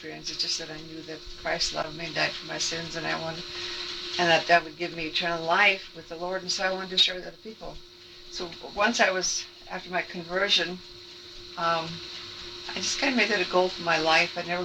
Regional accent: Alberta, Canada; I grew up in Western Canada, Alberta, on a farm. My father was a homesteader. My great-grandparents and my grandparents came from Ukraine in the early 1900s

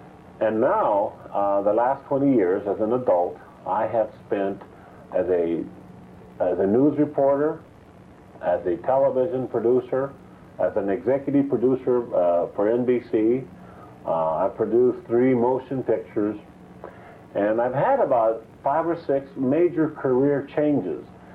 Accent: Alaska, United States; Being a Hispanic American is a very important part of my life because it's my roots. I'm proud and I am an American.

